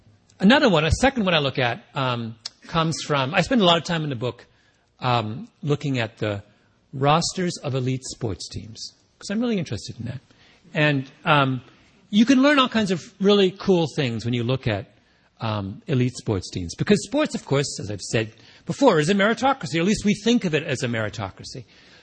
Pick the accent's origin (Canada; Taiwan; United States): Canada; I could have, of course, used a Canadian hockey team. I'm Canadian.